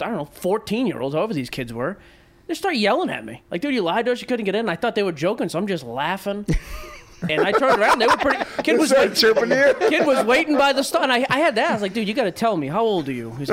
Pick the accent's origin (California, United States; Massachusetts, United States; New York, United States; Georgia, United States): Massachusetts, United States; Boston